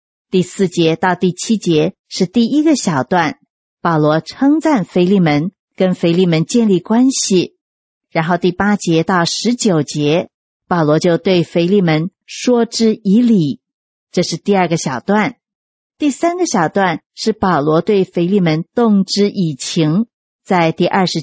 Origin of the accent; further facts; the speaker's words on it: China; 这跟我们中国人讲礼数的风俗啊，是很接近的。